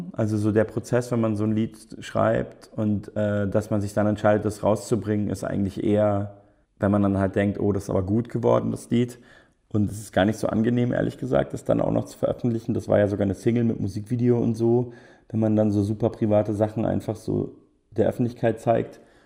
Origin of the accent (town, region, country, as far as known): Munich, Bavaria, Germany